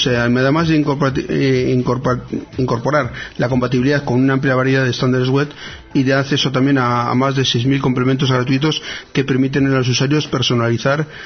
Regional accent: Bilbao, Basque Country, Spain; O sea que somos villanos los de Bilbao, vamos.

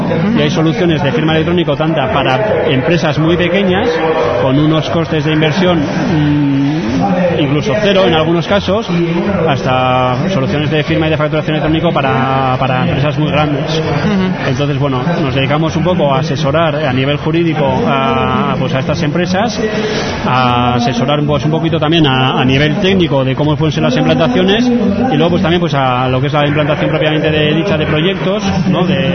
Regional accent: San Sebastián, Basque Country, Spain; yo soy de Donosti

